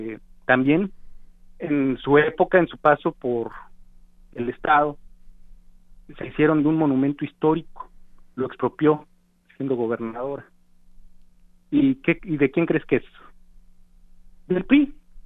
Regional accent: Mexico City, Mexico; Todos los que somos de la Ciudad de México, yo ya lo hice electrónicamente

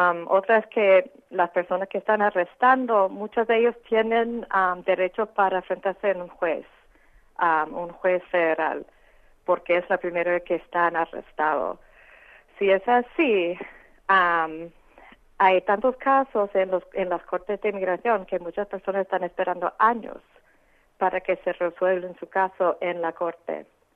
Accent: United States; como americana, me da tan asco y tanta tristeza pensar que mi propio gobierno

